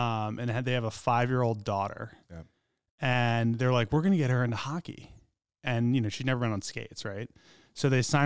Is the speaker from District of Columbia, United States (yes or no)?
yes; Washington, District of Columbia, United States; now in Minnesota, United States; So I grew up in Washington, D.C. So I didn't grow up in Minnesota. Came here for other reasons. I've been here, you know, 13 years. And hockey was not big where I grew up.